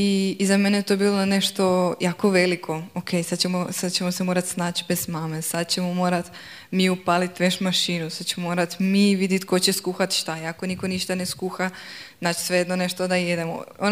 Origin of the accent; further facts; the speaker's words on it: Varaždin, Varaždin County, Croatia; Ja sam iz Varaždine, iz Hrvatske. Odrasla sam u jedno dosta onako normalnoj obitelji, peteročlanoj, ja sam najmlađa.